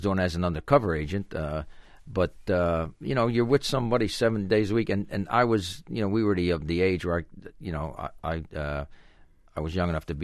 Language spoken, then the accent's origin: English; Paterson, New Jersey, United States; I was an Italian, and I grew up in Paterson, New Jersey, and I grew up in a Italian neighborhood.